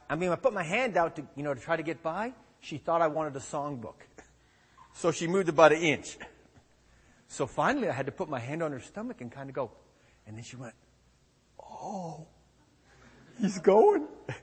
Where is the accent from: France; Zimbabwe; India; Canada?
Canada; moved away as an adult; now in United States; I grew up in Canada. I'm a Canadian citizen, lived in the United States since my college days. I came to the United States to play college football.